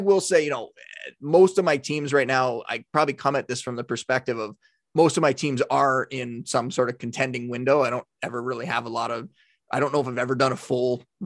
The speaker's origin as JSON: {"language": "English", "region": "New York", "country": "United States", "tie": "born or raised there", "said": "I mean, you know, growing up near Buffalo, a lot of Bills fans in my fantasy leagues back in the day still are."}